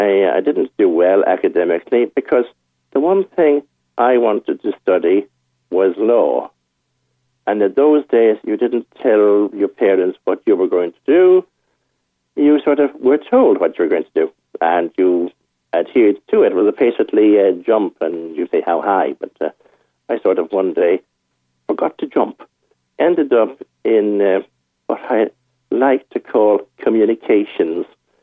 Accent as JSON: {"language": "English", "country": "Ireland", "moved": "yes", "lives_now": "Manchester, United Kingdom", "said": "I'm originally Irish. I came over here in 1981."}